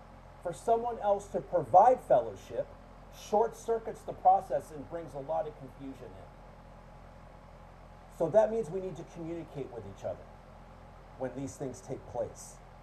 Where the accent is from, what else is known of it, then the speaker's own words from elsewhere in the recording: Florida, United States; I'm from Florida. And there's a lot of things that grow in Florida naturally.